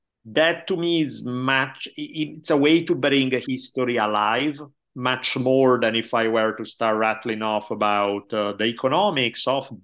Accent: Italy; English is a second language; moved away as an adult; now in United States; So I grew up in Italy until I was 18 years old. Moved to US back in 92 now. So it's been forever that I'm in US, but my accent never goes away.

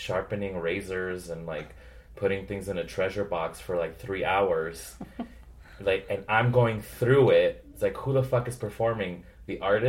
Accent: Las Vegas, Nevada, United States; I also think about like where I come from. Like, I'm from Las Vegas.

